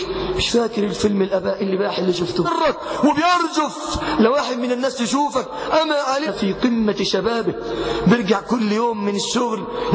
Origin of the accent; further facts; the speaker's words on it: Mansoura, Dakahlia, Egypt; احنا عندنا في المنصورة